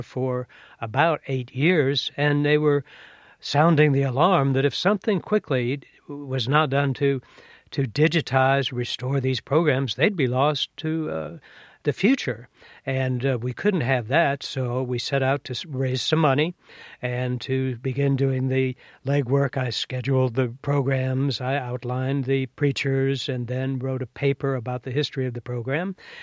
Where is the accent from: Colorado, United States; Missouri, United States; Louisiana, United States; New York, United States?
Missouri, United States; St. Louis; Growing up in St. Louis, where it was broadcast, my German grandmother would weekly go upstairs and listen to the Protestant Hour, so I was well aware of it.